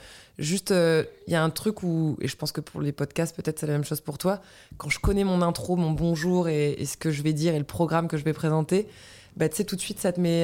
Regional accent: Brittany, France

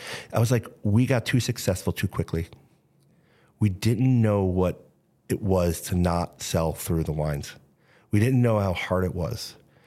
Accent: New York, United States; No, I'm a hater. I'm from New York.

